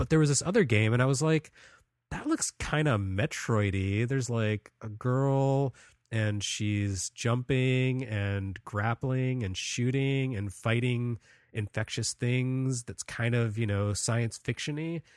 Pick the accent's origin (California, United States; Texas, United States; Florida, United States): Texas, United States; I grew up in Texas, so like a 3-hour drive there, it's like, oh yeah, that's the next town over.